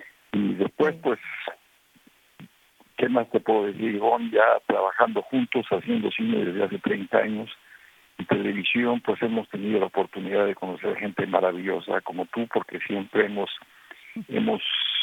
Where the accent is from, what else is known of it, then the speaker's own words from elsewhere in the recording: Mexico City, Mexico; also born or lived in Santander, Spain; Yo nací en la Ciudad de México, estudié en la Ciudad de México, viví durante mi niñez cerca de 4 años en España, en Santander, en el norte de España.